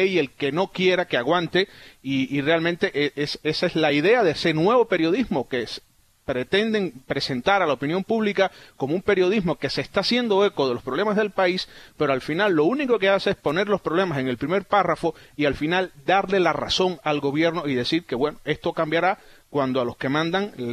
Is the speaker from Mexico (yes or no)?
no; Santiago de Cuba, Cuba; Bueno, estas son cosas típicamente cubanas. Recuerdo que allá en mi tierra, en Santiago de Cuba